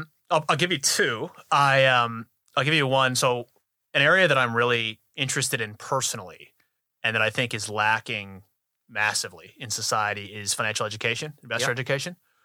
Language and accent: English; Chicago, Illinois, United States; I grew up in Chicago, so it's the state of Illinois.